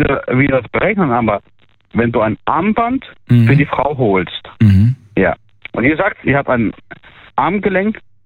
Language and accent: German; Russia; Also ich komme aus Russland